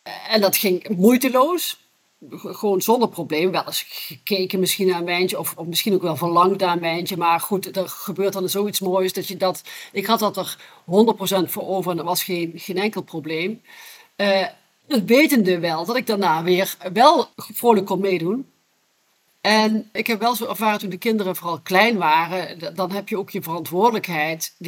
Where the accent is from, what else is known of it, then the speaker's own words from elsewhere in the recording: Maastricht, Limburg, Netherlands; geboren en getogen in Maastricht. Inmiddels 61 jaar oud